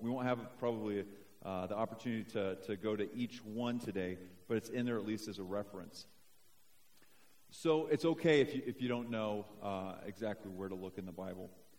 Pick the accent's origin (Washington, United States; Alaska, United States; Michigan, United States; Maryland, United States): Washington, United States; Seattle; My wife, Hillary, and I, we're both from Seattle, and I grew up as a Christian.